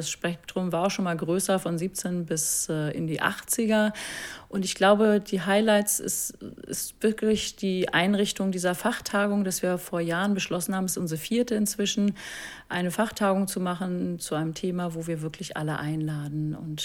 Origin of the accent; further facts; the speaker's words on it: Marburg, Hesse, Germany; ich komme aus Marburg, der Stadt der Blinden.